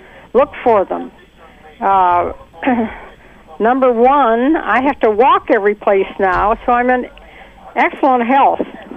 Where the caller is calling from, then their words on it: North Palm Beach, Florida, United States; calling from North Palm Beach